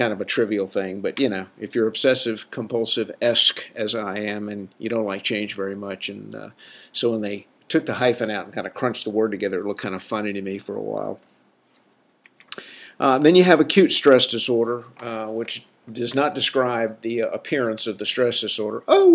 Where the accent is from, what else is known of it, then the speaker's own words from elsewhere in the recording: the South, United States; And I'm from the South, so I can make fun of it, guys.